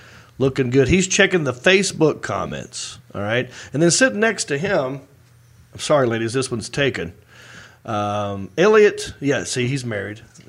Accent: Hickory, North Carolina, United States; That's right, I am from Hickory, and I'm happy about it.

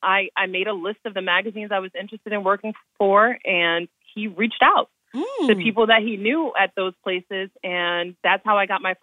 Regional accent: New Jersey, United States; I mean, growing up in the Oranges is so close, and outside of Newark is so close to the city.

